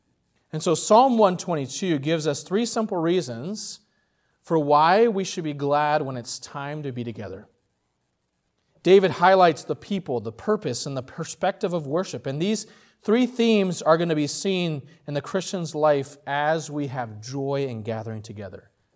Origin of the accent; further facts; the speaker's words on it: São Paulo, Brazil; moved away; Growing up in Brazil was very different than here.